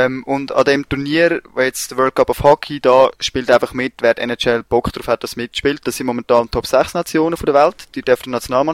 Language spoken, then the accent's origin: German; Switzerland; als Schweizer könnte man meinen